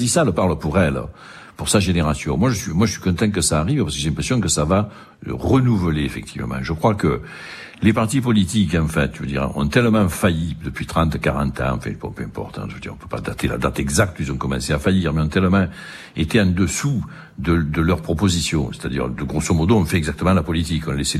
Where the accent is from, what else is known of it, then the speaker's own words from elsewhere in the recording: France; je ne me sens pas pour autant accusé en tant que Français.